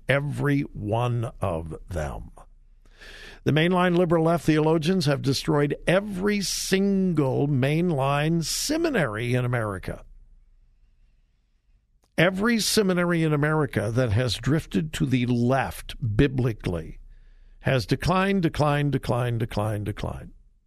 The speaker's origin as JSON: {"language": "English", "region": "California", "country": "United States", "said": "That's certainly on demonstration in my home state of California."}